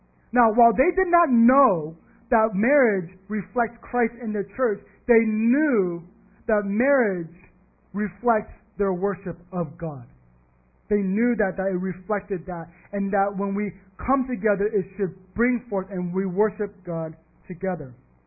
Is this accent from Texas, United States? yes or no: yes; Texas, United States; Some of you might know, most of you here know, that I grew up in Texas.